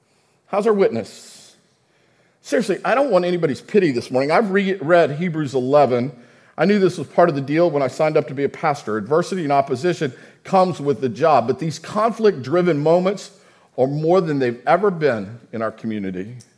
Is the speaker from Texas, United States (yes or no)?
yes; El Paso, Texas, United States; I grew up in El Paso, a city of incredible diversity. I grew up knowing people who were different, spoke different languages.